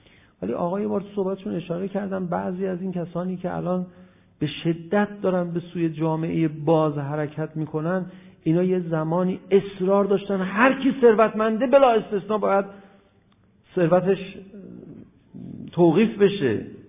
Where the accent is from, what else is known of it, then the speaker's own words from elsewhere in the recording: Tehran, Tehran Province, Iran; گفتم آقا بس که ما تهرانی هستیم، ما هنوزم جوونیم، درست حرف بزن.